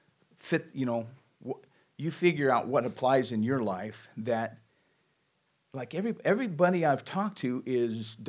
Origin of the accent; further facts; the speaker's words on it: Alpine, United States; We grew up in Alpine, or I grew up most of my life in Alpine.